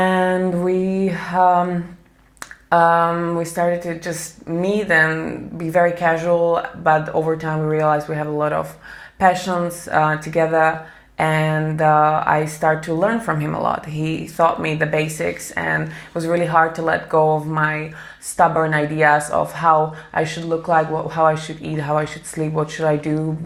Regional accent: Slovakia; I'm from Slovakia. I'm 29 years old.

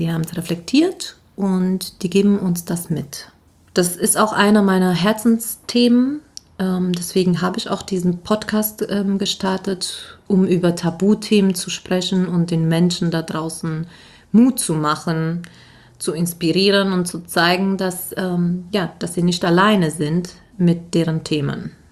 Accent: Romania; Ich bin gebürtige Rumänin, in den Karpaten aufgewachsen

